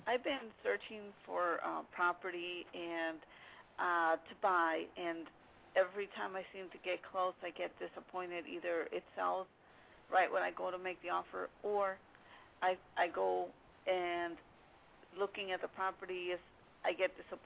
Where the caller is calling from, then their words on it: Illinois, United States; I'm calling from Illinois.